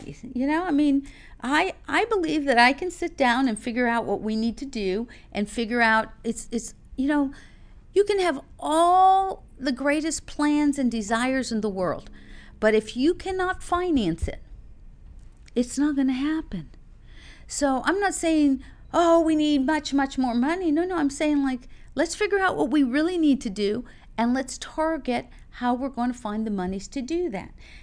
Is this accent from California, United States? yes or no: yes; California, United States; Certainly, remember, this is my hometown. I've been in Orange County in all my life.